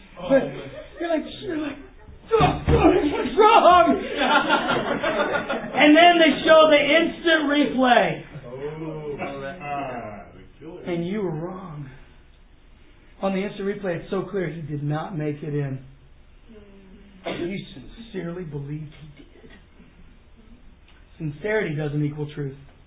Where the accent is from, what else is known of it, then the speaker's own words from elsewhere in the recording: Texas, United States; But my team, I grew up in East Texas. I'm a Cowboy fan.